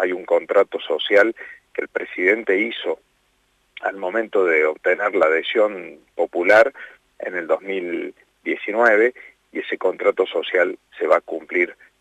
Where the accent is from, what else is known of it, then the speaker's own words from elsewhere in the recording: Córdoba, Argentina; yo me siento cordobés hasta la médula.